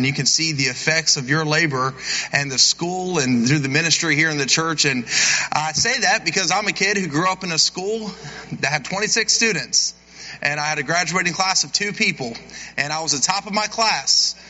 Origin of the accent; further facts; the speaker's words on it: Cincinnati, Ohio, United States; I grew up in Cincinnati, Ohio, grew up in the inner city.